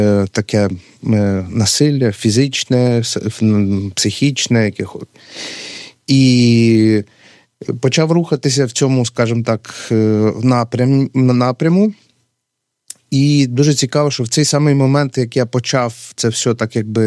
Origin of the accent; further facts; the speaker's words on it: Khmelnytskyi, Khmelnytskyi Oblast, Ukraine; Я народився в Хмельницькому, з міста Хмельницького, з парафії Святої Анни.